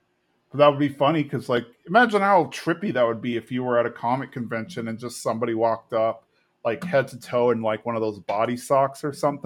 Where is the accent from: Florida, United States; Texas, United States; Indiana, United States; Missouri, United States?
Texas, United States; Us growing up in Texas, anytime we hear Santa Anna, I think we immediately think, oh, yeah, Texas battle in Alamo.